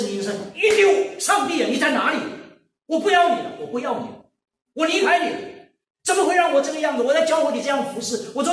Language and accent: Chinese; China